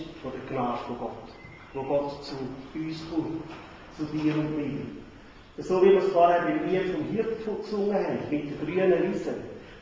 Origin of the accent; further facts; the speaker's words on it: Zurich, Switzerland; Ich bin in Zürich an der Dorfstrasse aufgewachsen.